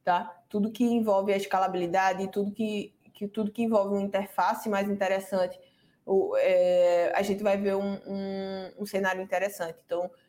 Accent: Recife, Pernambuco, Brazil; E eu falo, ó, eu tenho, eu sou de Recife

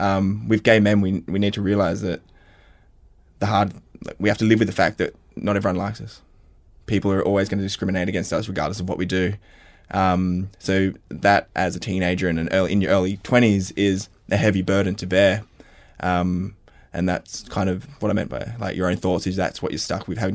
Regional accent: New South Wales, Australia; as a gay guy growing up outside of Sydney

